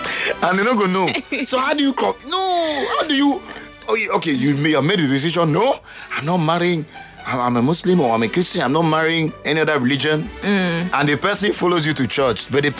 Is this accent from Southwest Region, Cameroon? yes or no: yes; Buea, Southwest Region, Cameroon; born there; I was born in Boya, I think in Cameroon, Boya, you think maybe it's French. It's an English-speaking part of the country. And that place used to be part of Nigeria.